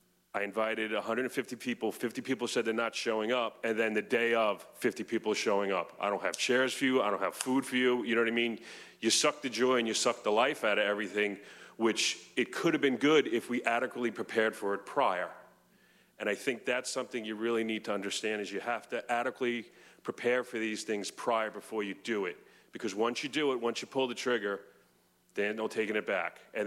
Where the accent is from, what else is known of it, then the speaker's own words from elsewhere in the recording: New York, United States; moved away as an adult; I moved here about 4 years ago. I'm from New York.